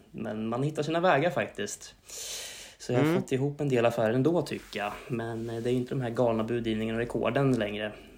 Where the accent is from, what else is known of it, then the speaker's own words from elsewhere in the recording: Krokek, Östergötland, Sweden; now in Norrköping, Sweden; Jag är född och uppvuxen i Krokek faktiskt. Jag vet inte om du vet var det ligger. Men det är ju Kolmårdens djurpark. Så finns det lite hus där också. Och ett av dem jag är uppväxt i då. Men sen så flyttade jag in till Norrköping då.